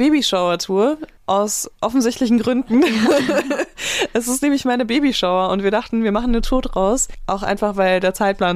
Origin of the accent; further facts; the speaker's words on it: Saarbrücken, Saarland, Germany; born there; also born or lived in Freiburg; Ich bin auch in Saarbrücken geboren.